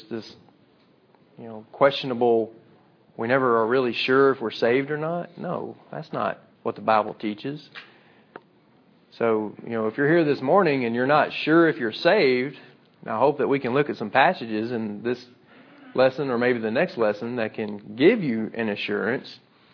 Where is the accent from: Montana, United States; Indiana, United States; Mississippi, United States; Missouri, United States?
Mississippi, United States; I remember growing up, where I grew up in South Mississippi, it was predominantly Baptist